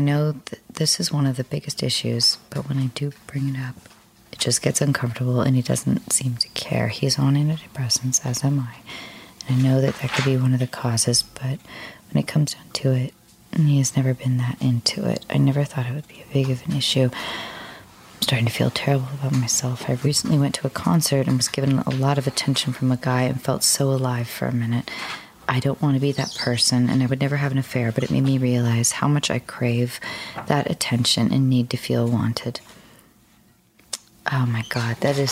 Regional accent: Dallas, Texas, United States; born there; also born or lived in Santa Fe / Denver / Salt Lake City / Los Angeles; So I was born in Dallas.

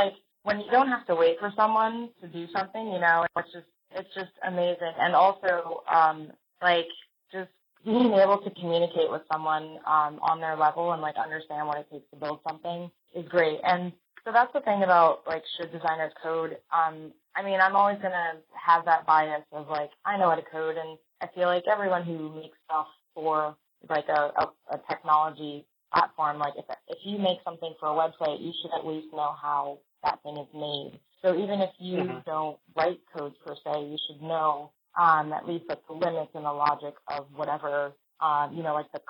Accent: New York City, New York, United States; most of us are from New York City, so we can legitimately just say, like, you know, This is a legit born and raised in New York product.

